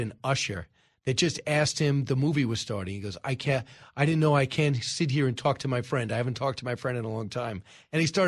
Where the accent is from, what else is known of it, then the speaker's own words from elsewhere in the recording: New York, United States; Right. I am from Long Island.